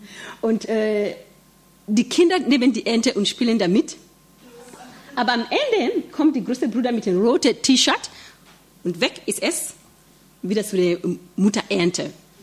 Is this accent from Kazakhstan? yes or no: no; Kenya; German is a second language; Und deswegen bei uns in Kenia, man sagt, wir haben Tourismus, wir verkaufen auch Blumen, sogar unser Kaffee wird gebraucht, um andere Kaffee in der Welt zu veredeln.